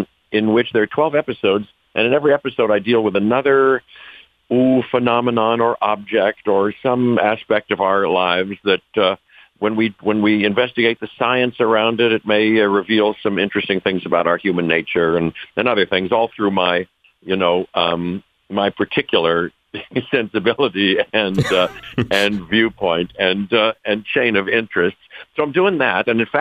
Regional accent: Pittsburgh, Pennsylvania, United States; We played in Berlin and Paris and London and then New York and Chicago and my hometown of Pittsburgh

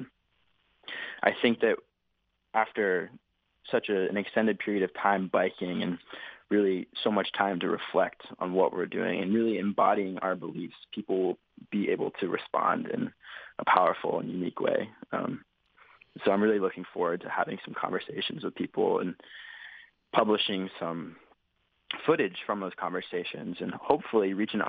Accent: Maine, United States; grew up biking a lot. I'm originally from Maine.

